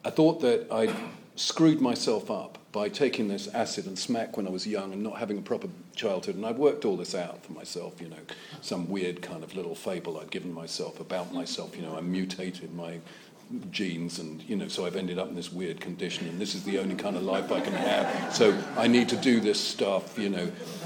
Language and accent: English; London, United Kingdom; also born or lived in Sussex; You know, I grew up in London and Sussex.